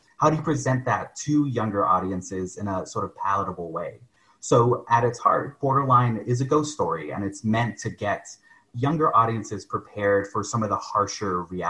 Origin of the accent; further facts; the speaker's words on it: El Paso, Texas, United States; moved away as an adult; now in Boston, United States; I'm from El Paso, born and raised. I went to El Dorado High School, and I came to Boston for college.